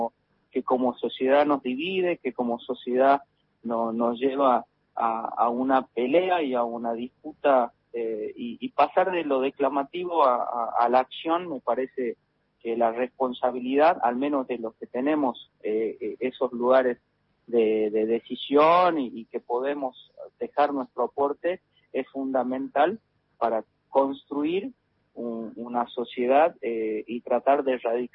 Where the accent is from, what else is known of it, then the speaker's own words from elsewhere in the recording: Salta, Argentina; soy nacido en Salta capital, soy salteño, descendiente de papá brasilero